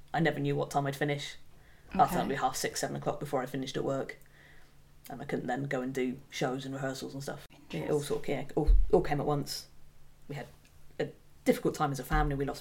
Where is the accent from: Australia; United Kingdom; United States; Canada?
United Kingdom; Gillingham, South East England; I'd had what we could get in, you know, growing up in Gillingham